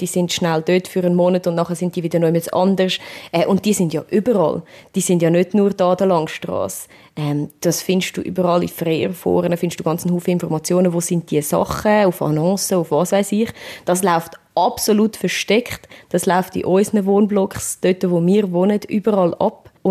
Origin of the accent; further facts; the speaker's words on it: Switzerland; Und eine Winterjacke, Winterschuhe sind für uns als Schweizer auch schon teuer.